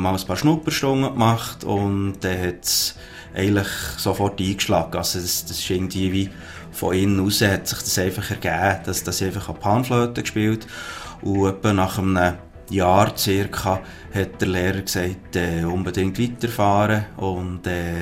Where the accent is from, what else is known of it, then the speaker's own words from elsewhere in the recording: Switzerland; also born or lived in Kolkata, India; Ich bin hier bei Schweizer Eltern aufgewachsen, bin adoptiert worden.